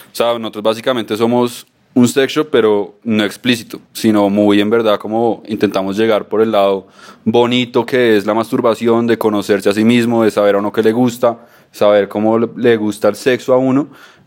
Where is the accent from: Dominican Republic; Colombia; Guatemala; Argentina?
Colombia; Bogotá; Yo estaba en Medellín, yo soy de Bogotá.